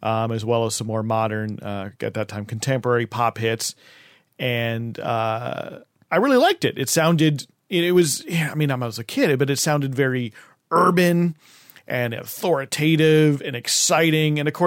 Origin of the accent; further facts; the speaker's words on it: Toms River, New Jersey, United States; I grew up in Toms River, New Jersey, which is about 70 miles south of Manhattan as the crow flies. Down at the Jersey Shore, just inland from Seaside Heights